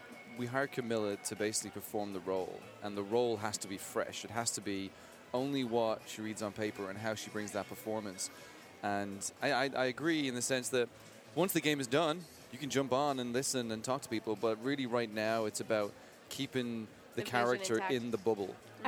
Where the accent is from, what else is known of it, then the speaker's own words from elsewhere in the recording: Ireland; Like you all now know I'm Irish, but yeah, you end up changing your accent depending on where you are.